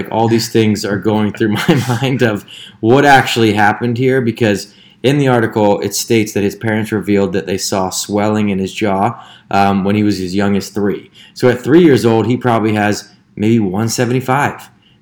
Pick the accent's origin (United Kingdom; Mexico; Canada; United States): United Kingdom; I'm British.